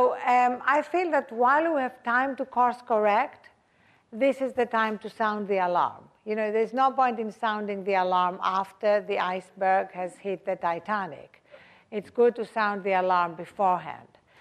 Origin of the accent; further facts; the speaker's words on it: Athens, Attica, Greece; As I was growing up in Athens, Greece